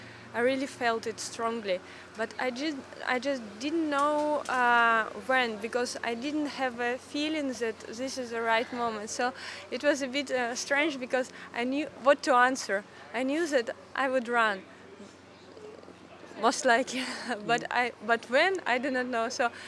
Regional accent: Moscow, Russia; I'm from Moscow, Russia.

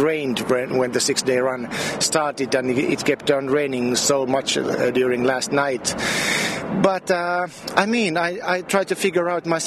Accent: Helsinki, Uusimaa, Finland; English is a second language; I come from Helsinki, Finland.

